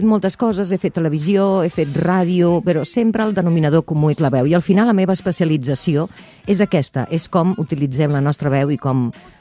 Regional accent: Lleida, Catalonia, Spain; jo sóc de Lleida i he d'agafar el cotxe i he de venir

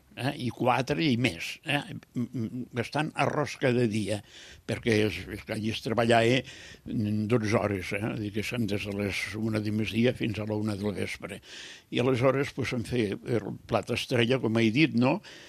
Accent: Lleida, Catalonia, Spain; jo, com que ja soc de Lleida, allà no és terra d'arròs, no era terra d'arròs

